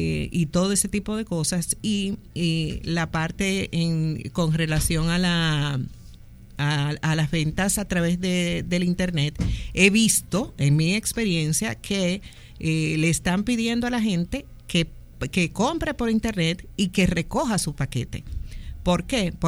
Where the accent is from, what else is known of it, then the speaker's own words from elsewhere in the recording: Dominican Republic; como dominicanos, a nosotros empezamos a poner un mes completo negro.